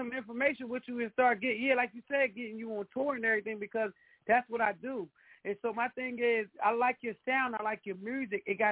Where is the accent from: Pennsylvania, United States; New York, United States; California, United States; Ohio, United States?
Pennsylvania, United States; Philadelphia; I'm SP all day, South Philly.